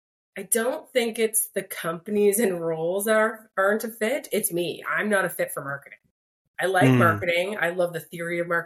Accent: London, Ontario, Canada; it was back in my hometown in London, Ontario.

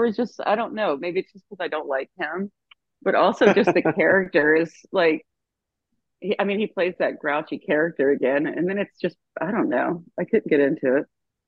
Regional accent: Texas, United States; No, I grew up in South Texas. We didn't have hockey, so I never watched any hockey at all.

